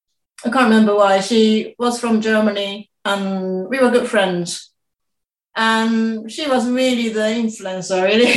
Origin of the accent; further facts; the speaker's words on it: Kanagawa, Japan; moved away as an adult; now in United Kingdom; I was born in Japan, Kanagawa, which is next to Tokyo. And I spent the first 20 years in Japan. I came to study in the UK.